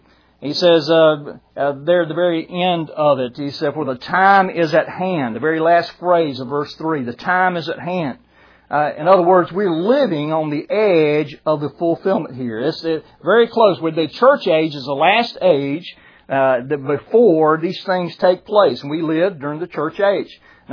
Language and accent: English; Brunswick, Georgia, United States; I had a pastor I grew up with in Brunswick, Georgia.